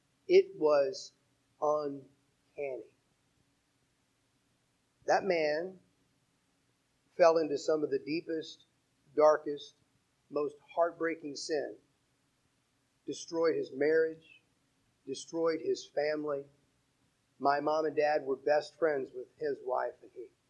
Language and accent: English; St. Louis, Missouri, United States; I went to a really small Christian school in St. Louis where I grew up, my hometown.